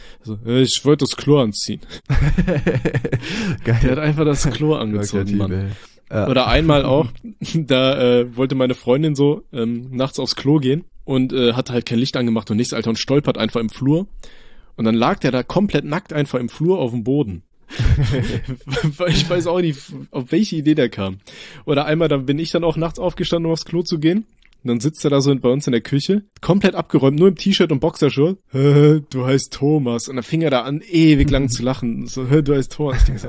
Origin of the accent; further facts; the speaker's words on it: Aachen, North Rhine-Westphalia, Germany; born there; Ich komme ja aus Aachen gebürtig